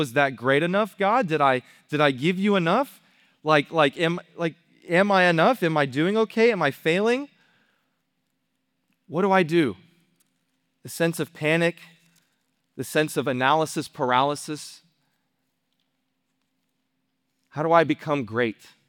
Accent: Arlington, Texas, United States; But I'm up from Arlington, Texas. That's where I come from. It's right next to Dallas.

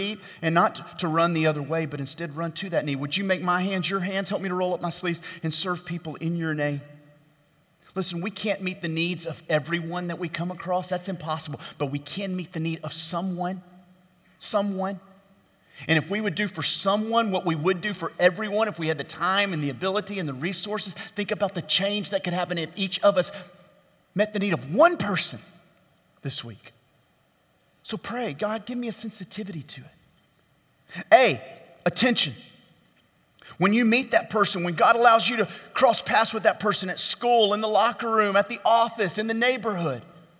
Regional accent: Louisiana, United States; I grew up in Louisiana.

